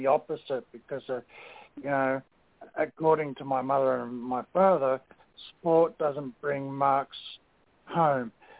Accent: Australia; That's simple. I'm Australian. What do you expect?

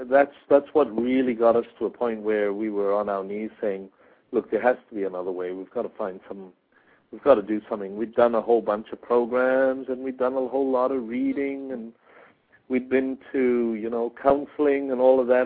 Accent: Australia; I'm from Australia. Both of us are from Australia.

